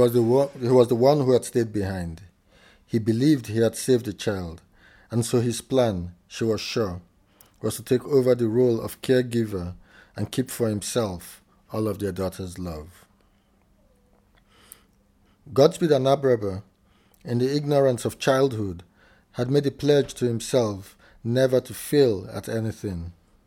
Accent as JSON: {"language": "English", "country": "Nigeria", "said": "I'm a Nigerian writer who was in Civitella in August to September 2018."}